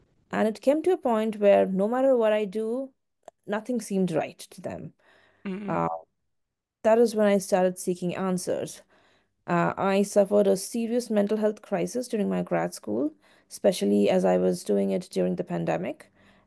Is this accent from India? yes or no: yes; India; moved away as an adult; now in United States; I am originally Indian, and I grew up in India, completed my education there, and then part of my education there, and then moved to the States for my grad school degree and for work.